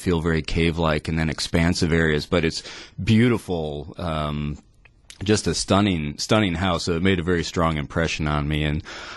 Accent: Illinois, United States; I grew up in Illinois, and I remember the first time I saw a Wright project

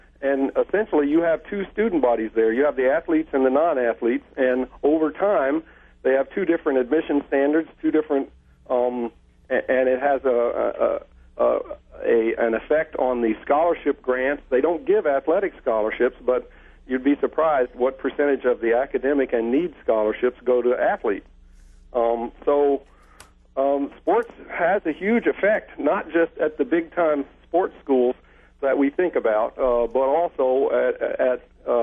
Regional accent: Atlanta, Georgia, United States; I almost went to Georgia Tech there in Atlanta, my hometown, to play for Bobby Dodd.

